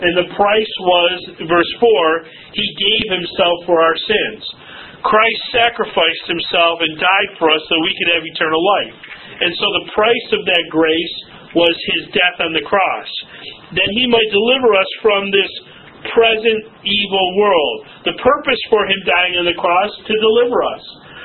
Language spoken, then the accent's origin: English; New York, United States; No. Well, you weren't? Well, where were you? I was up north by the lake.